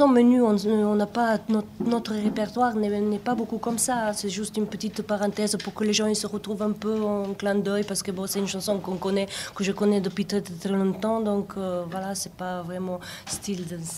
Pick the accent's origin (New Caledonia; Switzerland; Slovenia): Slovenia; first language Slovene; French is a second language; On chante en langue slave, que ce soit serbo-croate qui n'existe plus maintenant, ou ma langue natale slovène, un peu en français et puis bien sûr en espagnol.